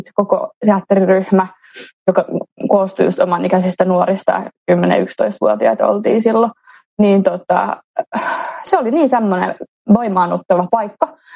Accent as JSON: {"language": "Finnish", "town": "Espoo", "region": "Uusimaa", "country": "Finland", "tie": "born or raised there", "also_born_or_lived": "Helsinki", "said": "kun mä ala-asteella muutin siis Helsingistä. Perheen kanssa muutettiin Helsingistä Espooseen."}